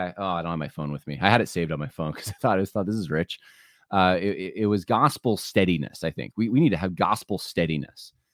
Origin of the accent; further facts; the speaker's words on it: Northern Ireland, United Kingdom; being from a less educated province of the UK than he is, I'm Northern Irish